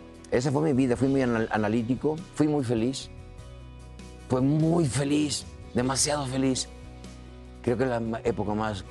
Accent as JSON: {"language": "Spanish", "town": "Platón Sánchez", "region": "Veracruz", "country": "Mexico", "tie": "born or raised there", "said": "Nací en la Huasteca veracruzana, llamado Platón Sánchez Veracruz, un pueblito que en aquel tiempo, cuando yo estaba en el pueblo, salimos joven, era de 5.000 habitantes."}